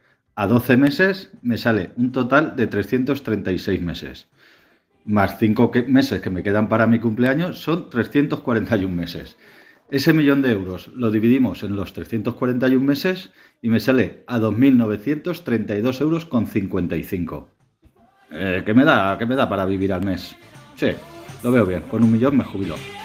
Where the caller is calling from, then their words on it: Valencia, Valencian Community, Spain; de Valencia